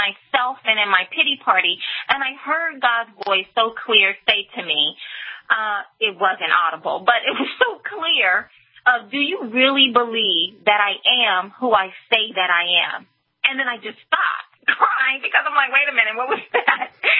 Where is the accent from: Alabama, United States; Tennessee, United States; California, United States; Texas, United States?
Alabama, United States; Only an American can you come from a pig farm in southern Alabama and be able to do basically anything.